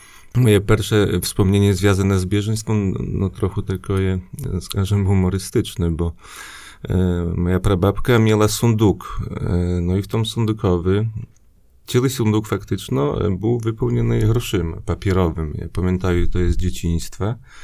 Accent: Koszyle, Podlaskie Voivodeship, Poland; bo ja pochodzę z wioski Koszylie, to jest w gminie Worla, niedaleko Bielska Podlaskiego.

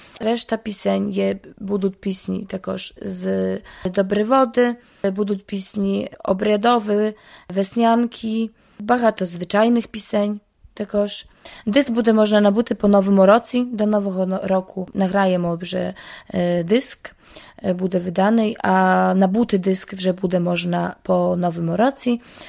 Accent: Czeremcha, Podlaskie Voivodeship, Poland; Тому що ми є, більшість колективу є з Черомху, і ми з Черомхи

